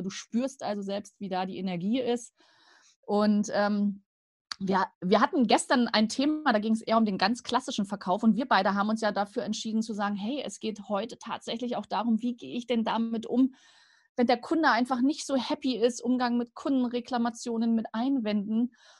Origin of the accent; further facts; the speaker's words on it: Rostock, Mecklenburg-Vorpommern, Germany; Meine Heimat ist Rostock